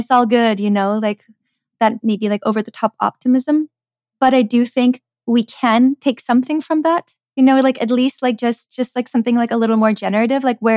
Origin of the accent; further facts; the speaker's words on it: Czechia; I'm not American, actually. I'm from the Czech Republic. And the Czechs, you know, we come from this like very like dark communist past.